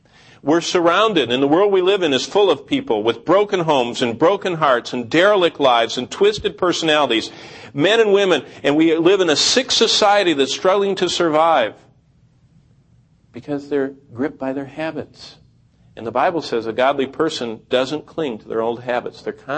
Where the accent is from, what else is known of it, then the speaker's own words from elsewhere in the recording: Oklahoma, United States; Oh, I'm from Oklahoma.